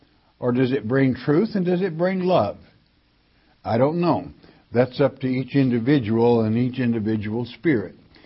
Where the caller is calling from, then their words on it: California, United States; from California.